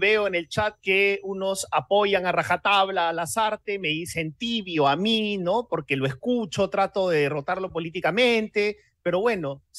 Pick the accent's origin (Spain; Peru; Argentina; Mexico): Peru; No, pues, no. Todos somos peruanos.